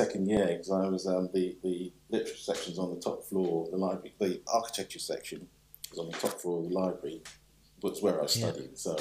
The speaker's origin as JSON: {"language": "English", "town": "Stoke Newington", "region": "London", "country": "United Kingdom", "tie": "born or raised there", "said": "I grew up in North East London, Stoke Newton."}